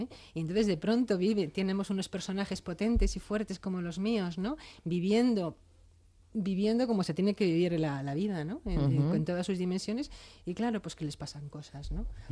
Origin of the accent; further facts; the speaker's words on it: Madrid, Community of Madrid, Spain; yo como madrileña, además yo mi relación con Madrid es muy profunda con mi ciudad, ¿no? La adoro.